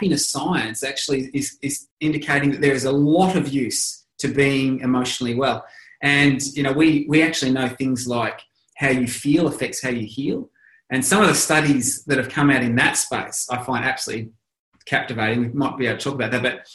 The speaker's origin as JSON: {"language": "English", "country": "Australia", "said": "So, you know, well, I'm Australian, but everyone calls us Aussies as a case in point."}